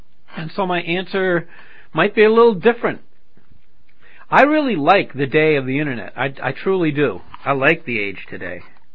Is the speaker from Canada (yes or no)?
no; New Hampshire, United States; also born or lived in Pennsylvania; I was born in New Hampshire and raised mostly in New Hampshire except for a stint in Pennsylvania.